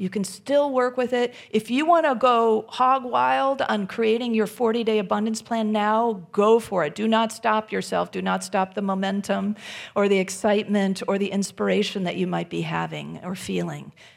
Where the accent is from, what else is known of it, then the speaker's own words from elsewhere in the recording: Midwest, United States; And it's chilly. I'm from the Midwest.